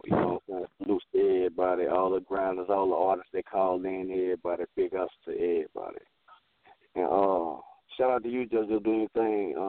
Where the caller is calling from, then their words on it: Charlotte, North Carolina, United States; Okay, I'm from Charlotte.